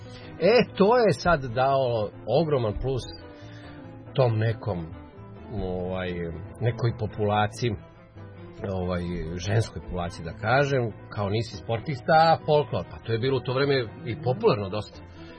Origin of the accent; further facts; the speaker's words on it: Kragujevac, Šumadija, Serbia; Ja sam čovjek iz Kragujevca